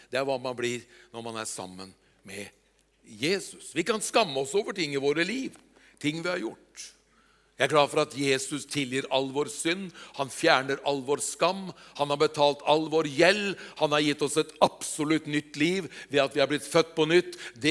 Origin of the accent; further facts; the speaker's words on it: Eastern Norway, Norway; Østlandet. Ja, det er jo langt unna Østlandet. Det er langt herfra, vet du. Ja. Det er der jeg kommer fra.